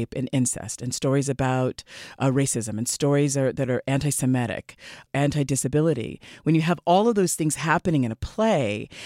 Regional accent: Oakland, California, United States; I grew up in Oakland.

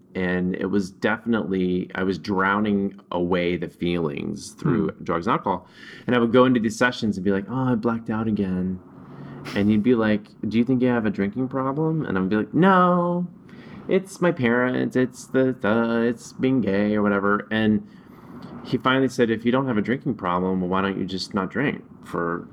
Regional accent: the South, United States; I just had so much guilt and shame around my sexuality from growing up in the South

